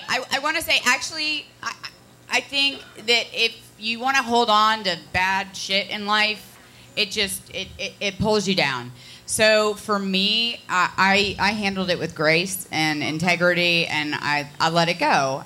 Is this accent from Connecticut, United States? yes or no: yes; Connecticut, United States; also born or lived in Ohio; Well, I'm from Connecticut and then Ohio.